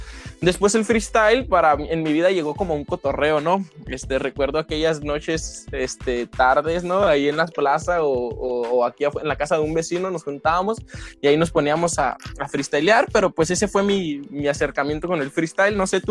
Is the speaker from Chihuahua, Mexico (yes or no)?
yes; Delicias, Chihuahua, Mexico; yo soy de Ciudad Delicias, Chihuahua, de un municipio que ni siquiera estoy seguro si existe. Solamente mi acta de nacimiento dice que aquí nací.